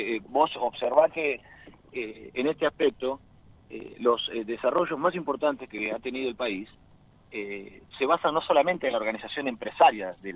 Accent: Argentina; soy un argentino que se gana el pan en la metalurgia

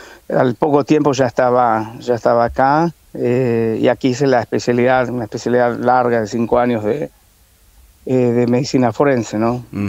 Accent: Rosario, Santa Fe, Argentina; moved away as an adult; also born or lived in Villa Regina / General Roca; now in Israel; Yo nací en Río Negro, Villa Regina. Viví en Villa Regina, nací en Roca, en el Alto Valle, y ya de muy chico me llevaron a Rosario, ahí terminé mis estudios y bueno, después viajé a venir para Israel.

